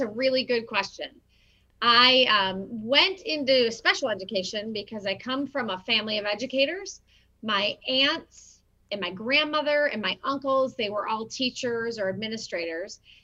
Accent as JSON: {"language": "English", "region": "Michigan", "country": "United States", "tie": "born or raised there", "said": "So I grew up actually on the Kent ISD campus, so it's really neat that I'm back here."}